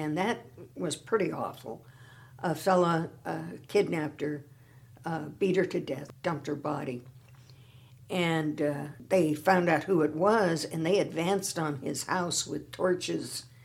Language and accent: English; Vancouver, British Columbia, Canada; That really is a part of growing up in Vancouver.